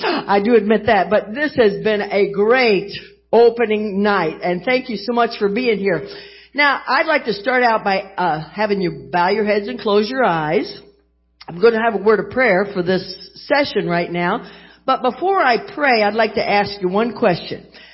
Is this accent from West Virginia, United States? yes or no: yes; West Virginia, United States; When I grew up in West Virginia, and I came from a very alcoholic family.